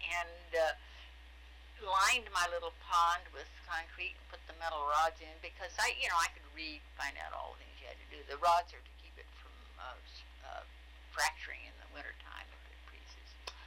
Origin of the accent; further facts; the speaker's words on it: Abilene, Kansas, United States; Well, I was born in Abilene, Kansas, which is the end of the Chisholm Cattle Trail.